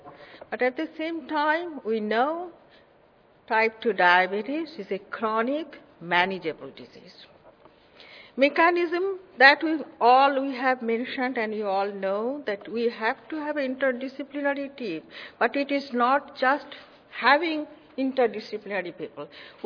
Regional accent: India; So now we have started cooking, and I'm originally from India.

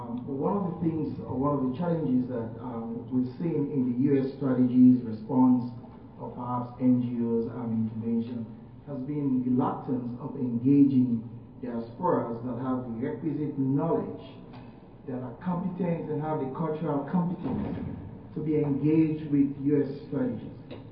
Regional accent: Sierra Leone; now in United States; I'm from Sierra Leone

